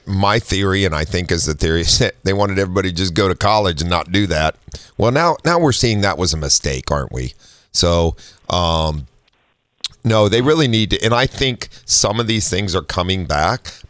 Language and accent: English; Midwest, United States; especially I grew up in the Midwest. That was very common, you know.